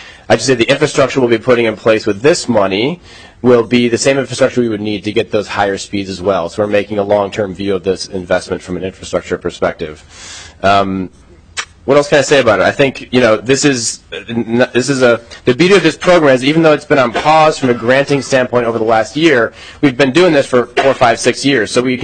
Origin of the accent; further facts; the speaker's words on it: Northfield, Minnesota, United States; also born or lived in Silicon Valley; I grew up in Greater Minnesota myself. I grew up in Northfield.